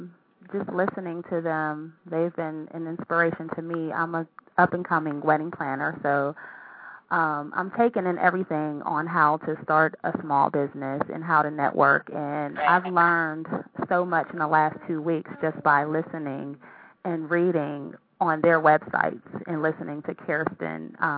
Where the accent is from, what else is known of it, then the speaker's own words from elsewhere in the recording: Pittsburgh, Pennsylvania, United States; I'm from Pittsburgh, Pennsylvania.